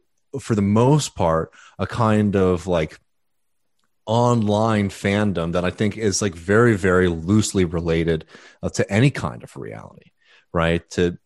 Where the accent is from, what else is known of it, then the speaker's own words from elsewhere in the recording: United States; as an orientation, as an American